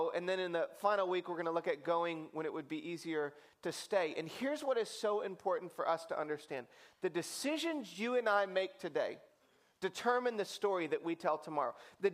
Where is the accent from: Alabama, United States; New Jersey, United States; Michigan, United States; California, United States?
Michigan, United States; When I was a kid, I grew up in Michigan, and we considered Ohio like our buffer state.